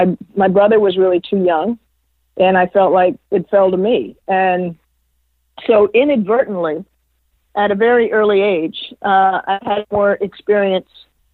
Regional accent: Washington, District of Columbia, United States; I grew up in Washington, D.C. Born in the mid-60s, grew up in the 70s and 80s. And all those factors shaped me.

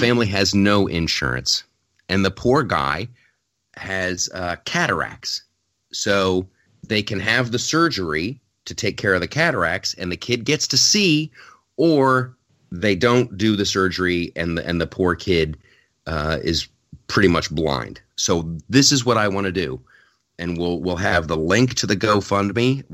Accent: Ohio, United States; He's from the state of Ohio, my home state.

